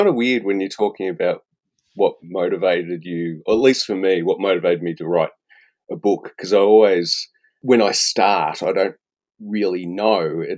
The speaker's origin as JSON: {"language": "English", "region": "Victoria", "country": "Australia", "tie": "born or raised there", "said": "growing up in Western Victoria, because we had a farm outside of town and we had a sheep on the farm."}